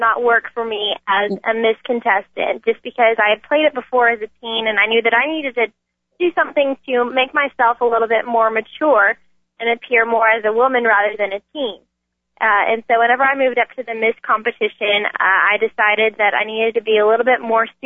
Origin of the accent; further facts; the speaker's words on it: Ennis, Texas, United States; I'm actually from Ennis, so that's where I'm coming to you from today.